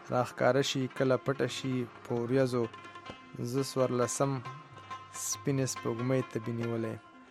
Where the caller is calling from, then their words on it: Lahore, Punjab, Pakistan; زه نن سبا په لاهور کې یم او ځان سره مې ریډیو راوړی ده.